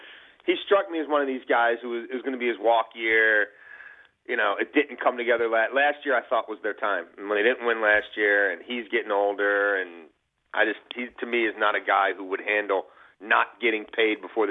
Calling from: Baltimore, Maryland, United States; guys are calling me in Baltimore.

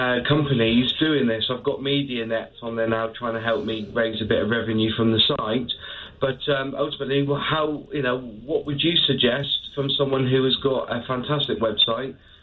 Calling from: Devon, South West England, United Kingdom; I'm calling from Devon

